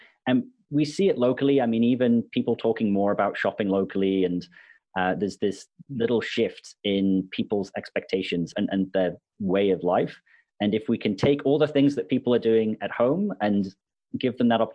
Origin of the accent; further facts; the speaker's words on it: Gabon; also born or lived in Nigeria / Brunei / United Kingdom / Canada; now in Ontario, Canada; So although I went to school in the UK, I mean, I grew up in Gabon and Nigeria and Brunei and spent time in Eastern Russia. And so I moved to Canada after finishing university and lived in Alberta for 12 years. And then now I've moved to Eastern Canada and I'm living in Ontario.